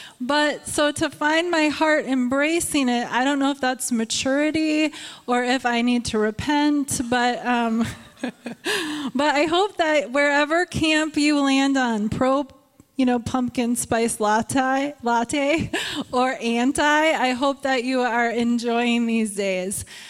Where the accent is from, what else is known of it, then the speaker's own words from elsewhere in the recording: Prior Lake, Minnesota, United States; But we grew up in Prior Lake, and we had very similar yet distinct differences in how we appreciated the seasons growing up.